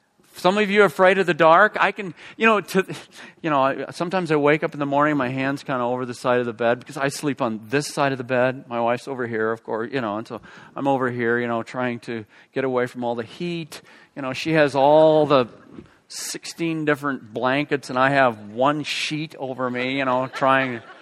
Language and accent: English; Iowa, United States; when I was a kid growing up in Iowa on the farm, we had these great big spiders